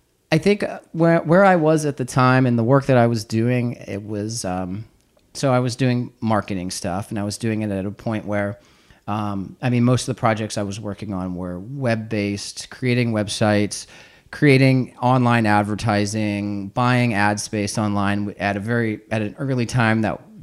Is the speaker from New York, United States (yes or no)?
no; Pennsylvania, United States; moved away as an adult; now in Carlsbad, United States; I'm now living in Carlsbad, California. I'm originally from Pennsylvania. Went to college there and then moved to San Diego